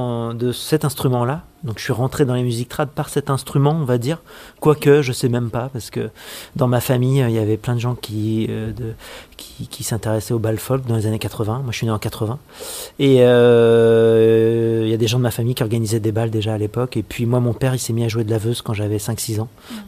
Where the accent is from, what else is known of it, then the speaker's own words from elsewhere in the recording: Challans, Pays de la Loire, France; c'est la région d'où je viens, moi je viens de la région de Challans, dans le nord-ouest de la Vendée